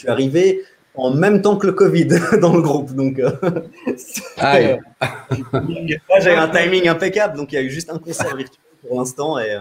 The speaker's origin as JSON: {"language": "French", "region": "Geneva", "country": "Switzerland", "said": "on est de Genève, donc c'était pas un problème pour enregistrer"}